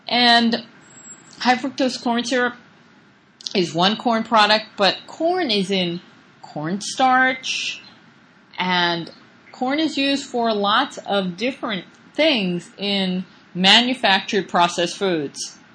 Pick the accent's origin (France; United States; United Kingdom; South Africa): United States; New York; I grew up on Long Island, and I personally think that Long Island corn is the best anywhere.